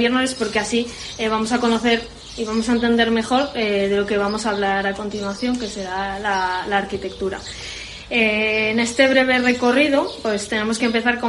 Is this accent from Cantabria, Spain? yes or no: yes; Torrelavega, Cantabria, Spain; yo soy de Torrelavega